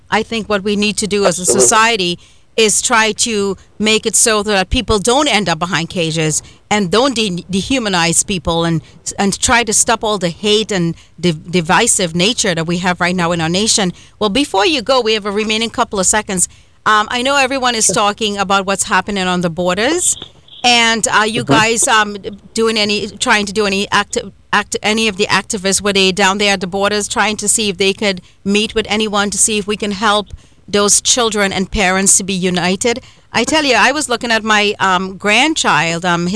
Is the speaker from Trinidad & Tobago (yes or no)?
yes; Trinidad & Tobago; I always say that I'm from, you know, the Caribbean. I'm from Trinidad and Tobago.